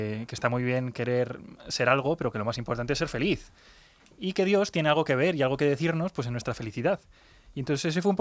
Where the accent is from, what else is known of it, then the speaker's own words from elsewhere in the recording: Villanueva de la Cañada, Community of Madrid, Spain; also born or lived in Zaragoza; desde que tengo 3 o 4 años, acabé viviendo en Villanueva de la Cañada, un pueblo de aquí de la diócesis de Getafe, y un poco pues toda mi vida de fe, fui allí al colegio francés, ahí en Villanueva de la Cañada.